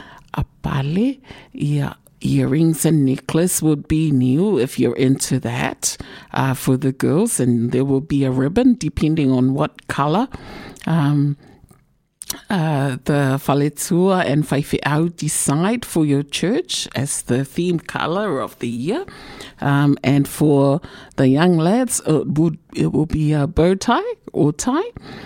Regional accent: Samoa; In our younger days, growing up in Samoa

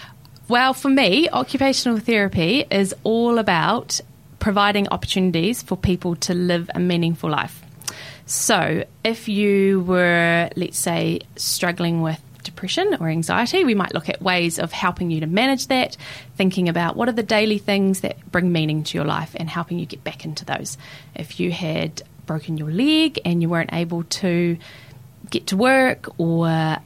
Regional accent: Gore, Southland, New Zealand; now in Dunedin, New Zealand; And I grew up in Goa, or Maruawai, under the beautiful mauka of Hokonui and the awa of Matauda. And I've been living here in Otipoti since I came to study.

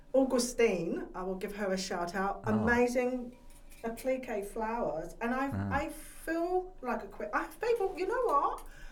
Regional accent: London, United Kingdom; accent: Cockney; So I was born in the Sandra Bow Bells, as many people know. I tell them all the time. And I'm very proud to be a true Cockney

